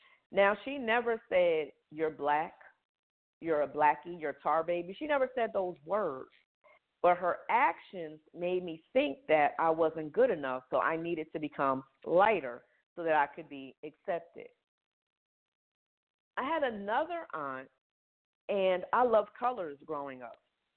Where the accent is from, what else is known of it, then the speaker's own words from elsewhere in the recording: Paterson, New Jersey, United States; I'm from Paterson, New Jersey.